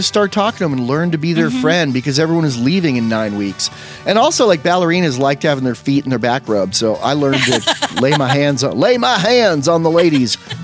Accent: Chautauqua, New York, United States; I grew up in Chautauqua, which is a weird gated community in upstate New York where my mother had a store. It's got like 20,000 people in the summer and like 300 in the winter.

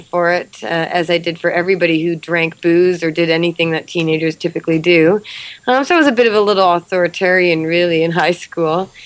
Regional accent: Kamloops, British Columbia, Canada; I'm born in Kamloops, BC, British Columbia here. And I was born and raised there.

